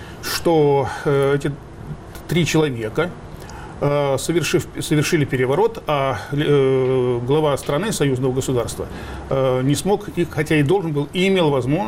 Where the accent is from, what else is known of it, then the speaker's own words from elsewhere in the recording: Riga, Latvia; а я житель Риги, вырос в Риге